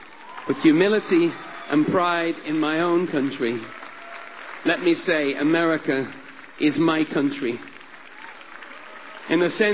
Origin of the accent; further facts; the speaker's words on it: Ireland; as an Irishman who has seen some of these things close up